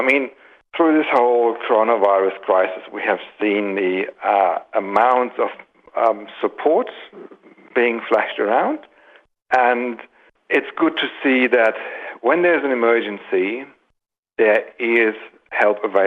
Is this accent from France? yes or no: no; Germany; accent: German; English is a second language; And you know me, I've got my German accent and I'm multilingual.